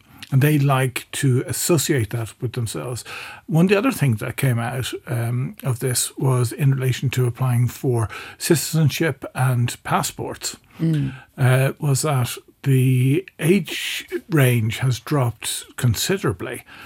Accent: Ireland; moved away as an adult; Like I come 35 years ago from Ireland. I work in English, I socialise in English, etc.

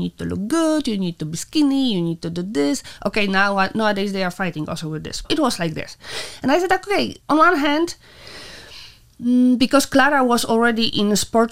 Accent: Warsaw, Masovian Voivodeship, Poland; English is a second language; now in Luxembourg; Although I came from Warsaw, I still discovered Luxembourg.

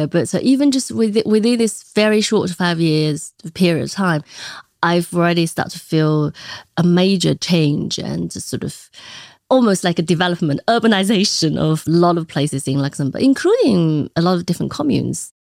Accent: Beijing, China; English is a second language; also born or lived in United Kingdom; I am from China and I lived my whole sort of career life in China, except for a brief period of time I was studying in the UK. And my job has always been in China and I always made my career and my life in Beijing.

